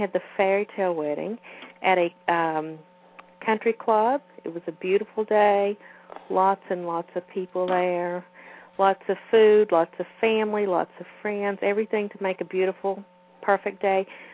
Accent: Appalachia, United States; I grew up in the Appalachian area, Bible Belt area, and that was another thing.

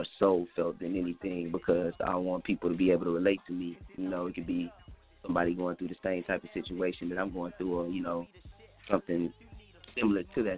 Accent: Houston, Texas, United States; You know, I'm from Houston, born and raised, A-Leaf to be specific, man.

